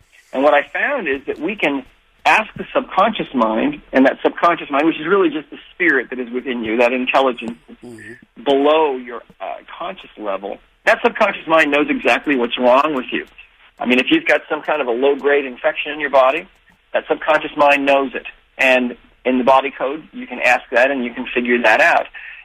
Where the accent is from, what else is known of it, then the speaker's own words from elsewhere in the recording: Montana, United States; I grew up in Montana, and we had a ranch. We had 50 head of horses.